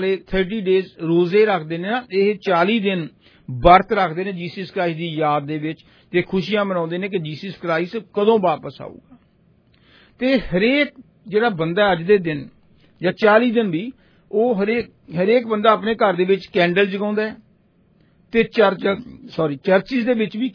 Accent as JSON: {"language": "Punjabi", "town": "Barnala", "region": "Punjab", "country": "India", "said": "ਜਿਸ ਤਰ੍ਹਾਂ ਸਾਡੇ ਇੰਡੀਆ ਚ ਰਿਵਾਜ਼ ਹੈ ਨਾ, ਅਸੀਂ ਕਹਿੰਦੇ ਸਾਡੇ ਇੱਕ ਮੈਂ ਬਰਨਾਲੇ ਤੋਂ ਹਾਂ"}